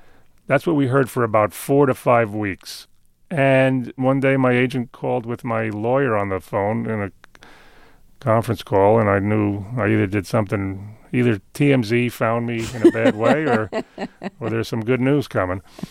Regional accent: Queens, New York, United States; accent: New York; All my buddies, you know, we grew up in Queens, and I still see them to this day.

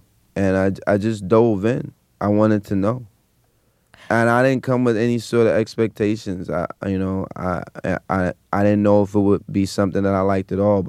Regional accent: Brooklyn, New York, United States; born or raised there

